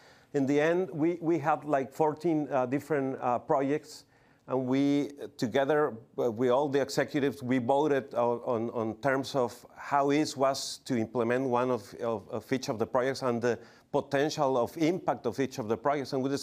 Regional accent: Mexico; English is a second language; First of all, as Dylan said, we are from Mexico, so I apologize in advance for our Spanglish.

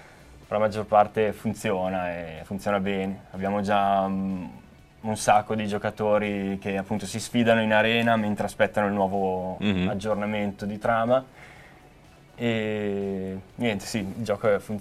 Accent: Bergamo, Lombardy, Italy; Ci chiamiamo Earthbeat Interactive e siamo basati a Piacenza, però ci sono io che vengo da Bergamo

